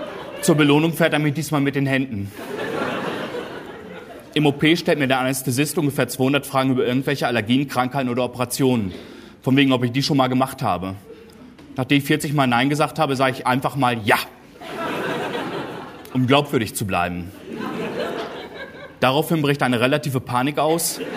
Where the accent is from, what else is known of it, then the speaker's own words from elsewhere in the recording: North Germany, Germany; Ich sage, ich bin eigentlich aus Norddeutschland.